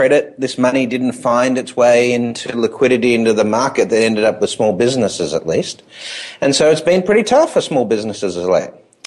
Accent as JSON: {"language": "English", "country": "Australia", "accent": "Aussie", "said": "Okay, so maybe it's just my Aussie accent, you know."}